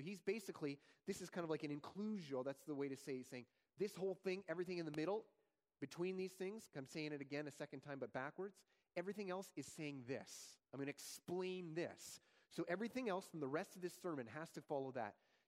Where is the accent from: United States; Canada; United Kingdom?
Canada; Ontario; I grew up in Ontario from birth to 6 years old